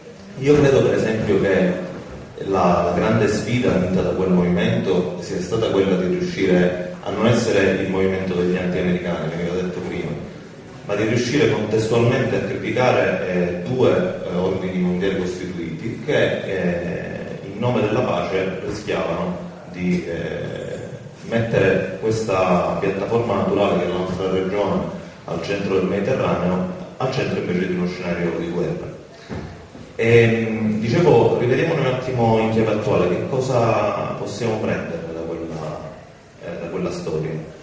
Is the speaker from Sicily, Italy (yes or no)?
yes; Palermo, Sicily, Italy; Noi abbiamo, io vengo da Palermo, abbiamo un discreto afflusso turistico